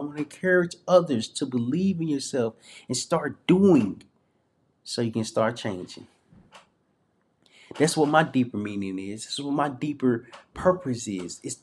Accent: Little Rock, Arkansas, United States; I'm from a small town. I'm from Little Rock, Arkansas.

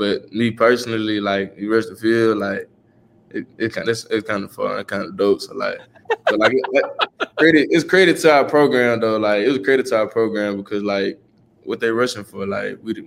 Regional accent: Mississippi, United States; now in Miami, United States; Like, I'm from Mississippi. Like, I'm not used to that fast city life.

